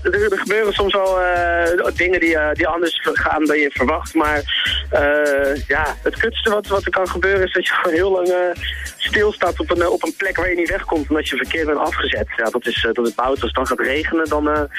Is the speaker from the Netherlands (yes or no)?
yes; Rotterdam, South Holland, Netherlands; now in Den Haag, Netherlands; Kijk, ik ben een Rotterdammer, ik woon in Den Haag, dus als die mensen, ik ben de enige eigenlijk nog uit de regio Rijnmond